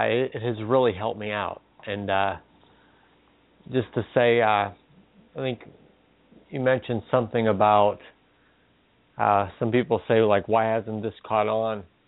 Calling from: Pennsylvania, United States; from Pennsylvania.

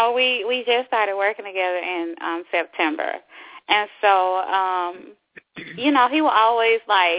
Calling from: Florida, United States; I'm in Florida.

